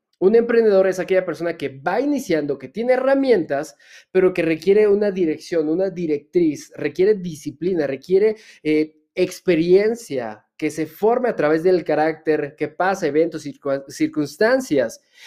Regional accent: Mexico; soy empresario mexicano.

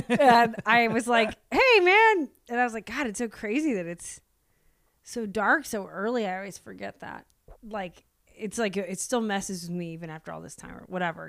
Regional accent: Seattle, Washington, United States; I'm from Seattle back then.

